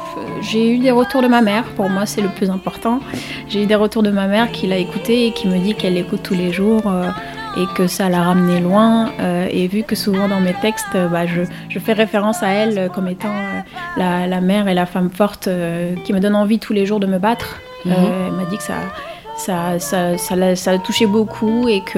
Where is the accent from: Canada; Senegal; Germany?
Senegal; moved away as an adult; now in France; Quand j'ai eu mon bac en fait et que je suis revenue en France parce que j'ai grandi au Sénégal